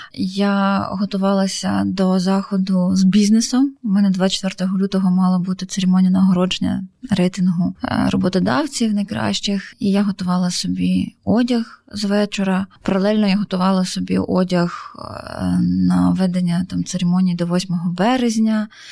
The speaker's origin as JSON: {"language": "Ukrainian", "town": "Mariupol", "region": "Donetsk Oblast", "country": "Ukraine", "said": "я сама з Маріуполя"}